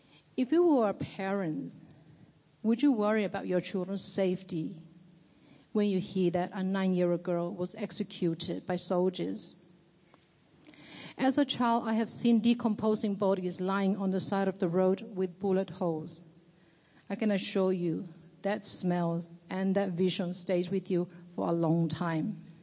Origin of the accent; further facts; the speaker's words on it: Timor-Leste; I'm originally from East Timor, or Timor-Leste, as it is now known.